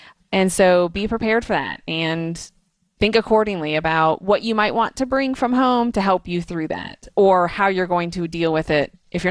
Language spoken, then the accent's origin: English; United States; People obviously can always tell when I go to UK that I'm American.